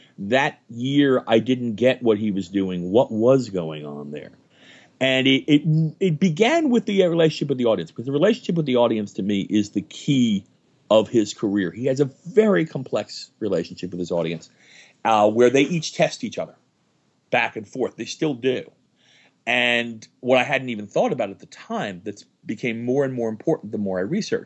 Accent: Jersey City, New Jersey, United States; The short answer is I grew up in New Jersey in the 1970s.

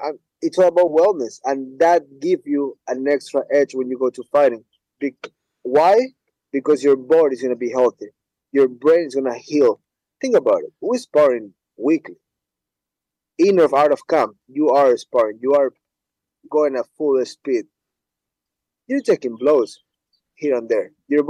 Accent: Ecuador; I'm from Ecuador. We always party at home.

